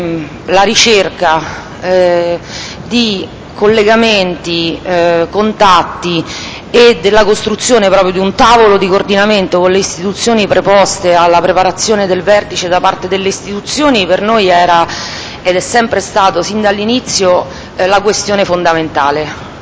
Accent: Rome, Lazio, Italy; born there; sono nata a Roma il 2 settembre del 1960 e risiedo a Roma.

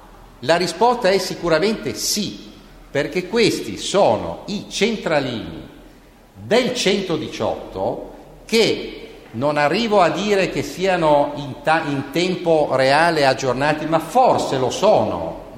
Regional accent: Genoa, Liguria, Italy; siamo di Genova, probabilmente abitiamo tutti più o meno in centro

